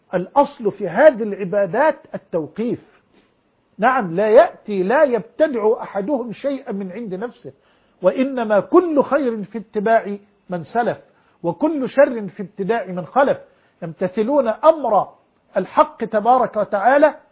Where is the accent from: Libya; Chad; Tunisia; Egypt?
Egypt; وأسأل الله أن يحفظ بلدنا مصر وجميع بلاد المسلمين